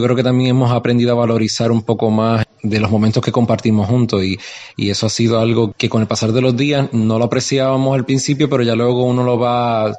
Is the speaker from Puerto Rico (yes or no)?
yes; Puerto Rico; Reconozco, ya que vengo de Puerto Rico, reconozco que al principio me dio mucho miedo